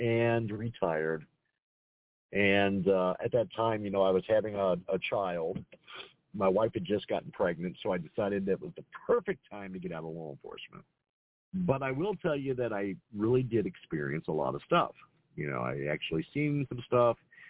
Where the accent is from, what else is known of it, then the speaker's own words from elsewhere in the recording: Cincinnati, Ohio, United States; from Cincinnati, Ohio. I'm a former police officer.